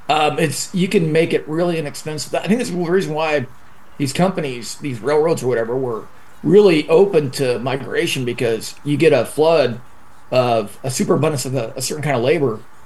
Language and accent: English; Scotland, United Kingdom; I'm Scottish. … they come from Germany. I think the name was … They went to the Shetland Islands, and they end up in Scotland, in the Highland Scotland.